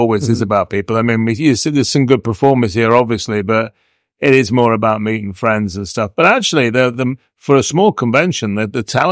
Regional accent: Liverpool, North West England, United Kingdom; I'm from Liverpool, so I do a talk called I Grew Up with … And I actually did grow up like a mile away from

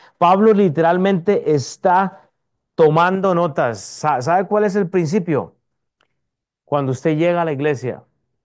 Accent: Costa Rica; born there; fue a Costa Rica, a mi país natal

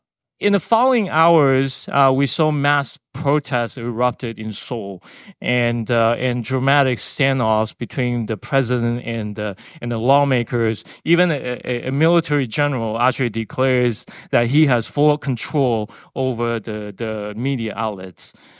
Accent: Taiwan; first language Taiwanese; English is a second language; I grew up along with my classmates were forbidden to speak my native tongue, Taiwanese, in school.

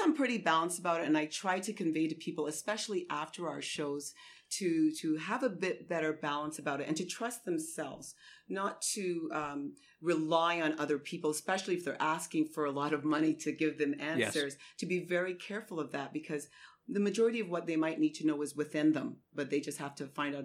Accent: St. Lucia; You know, I grew up in the Caribbean, and especially in St. Lucia, where my dad is from

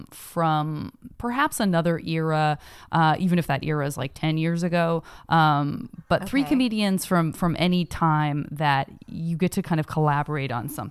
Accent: Tucson, Arizona, United States; Yeah. Me too. Same. Growing up in Tucson.

